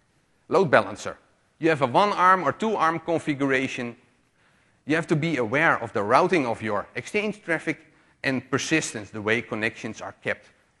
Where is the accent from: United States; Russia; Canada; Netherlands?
Netherlands; I come from the Netherlands. It's 8 p.m. there